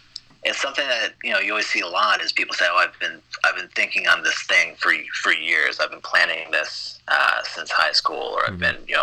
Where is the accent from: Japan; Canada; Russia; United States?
Canada; I'm Canadian, ooh, and the idea of there being a Canadian superhero team